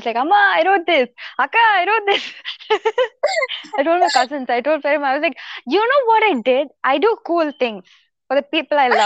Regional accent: Salem, Tamil Nadu, India; I'm from Salem and my college is in Erode.

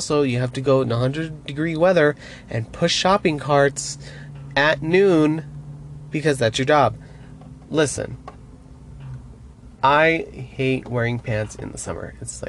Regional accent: Phoenix, Arizona, United States; I grew up in Phoenix, Arizona

